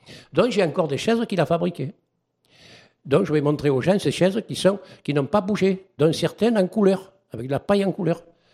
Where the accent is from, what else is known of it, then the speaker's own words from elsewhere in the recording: Valensole, Provence-Alpes-Côte d'Azur, France; on reste un village malgré tout agricole. Et moi, en tant qu'ancien, puisque je suis natif de Valensole